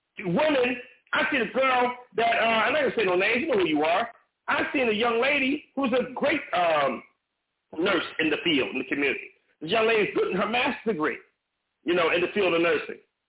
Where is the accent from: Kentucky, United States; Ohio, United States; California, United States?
California, United States; Compton; I used to, you know, be that young man, you know, growing up in Compton, California, you know, growing up in Crip Set, gang banging.